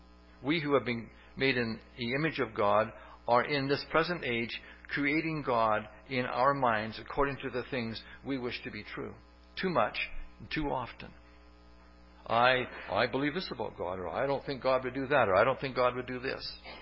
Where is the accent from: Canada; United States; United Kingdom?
Canada; I'm a Canadian.